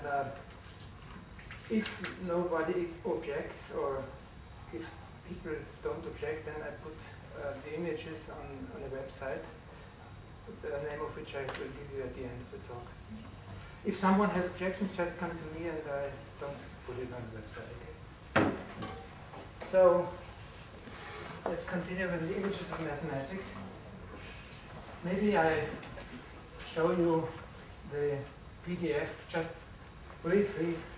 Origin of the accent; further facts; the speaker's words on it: Vienna, Austria; I'm also from Vienna.